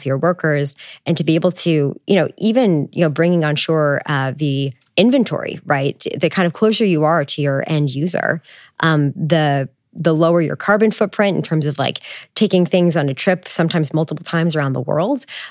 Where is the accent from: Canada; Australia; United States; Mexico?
Canada; I'm Canadian, right?